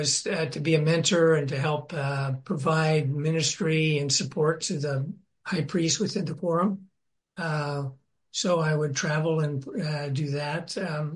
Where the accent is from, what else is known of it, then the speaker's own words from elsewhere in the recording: Cut Bank, Montana, United States; I grew up in Cut Bank, Montana. It's a little town just about 20 miles south of the Canadian border, about 3,500 people time, lived in on a farm, rural community